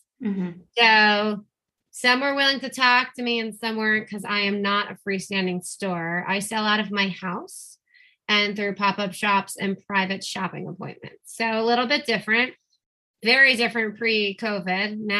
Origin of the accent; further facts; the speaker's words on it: Miami, Florida, United States; also born or lived in New York / Boston / Houston; I grew up in Miami, so kind of all over the place.